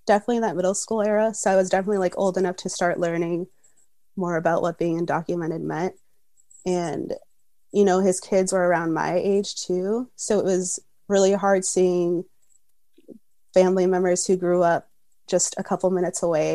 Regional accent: Minneapolis, Minnesota, United States; My pronouns are she, her, hers. I'm from Minneapolis, Minnesota

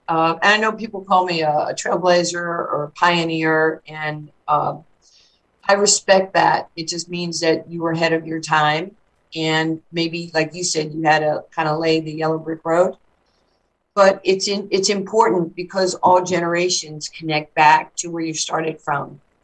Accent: United States; And I love the red, white, and blue, and I love being American, and I love supporting all its values.

